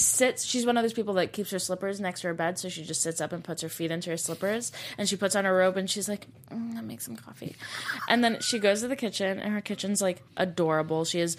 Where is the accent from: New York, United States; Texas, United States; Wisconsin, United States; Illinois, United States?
Texas, United States; I feel like that's probably why I intrinsically dislike him, because I am from Texas.